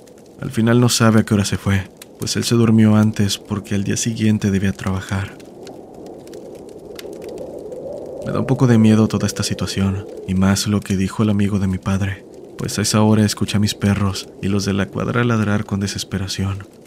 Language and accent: Spanish; San Pedro de Macorís, Dominican Republic; now in La Romana, Dominican Republic; soy de República Dominicana. … actualmente vivo en la ciudad de La Romana. Recuerdo que durante mi infancia vivía en San Pedro, en una casa grande de madera